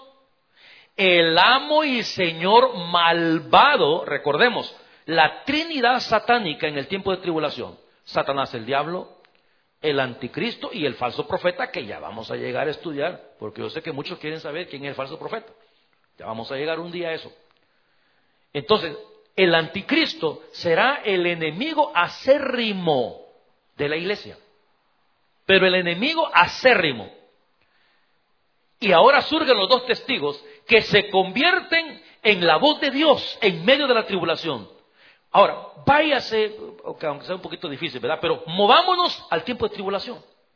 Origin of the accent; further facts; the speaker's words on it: El Salvador; en mi país, en El Salvador